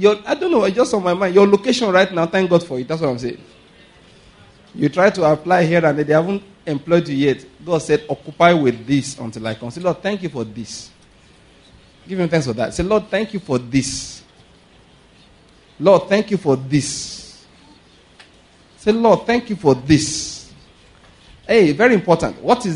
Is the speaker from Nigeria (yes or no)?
yes; Nigeria; And I realized that I'm a Nigerian and there's a reason for it.